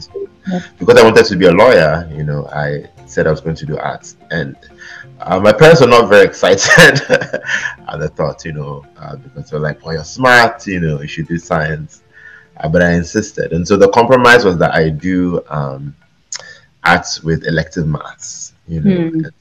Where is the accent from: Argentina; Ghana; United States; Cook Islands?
Ghana; Kumasi, Ashanti; because I grew up in Kumasi and I grew up in university campus